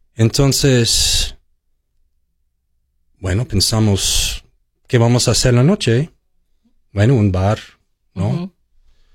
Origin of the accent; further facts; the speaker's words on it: Tucson, Arizona, United States; quise regresar aquí a Tucson, Arizona, de donde soy originario, de Arizona.